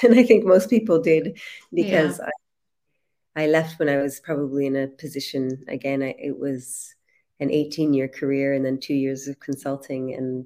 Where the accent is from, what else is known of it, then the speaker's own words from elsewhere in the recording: Canada; so I grew up in Canada, but I was had a very, very hectic position within restaurants.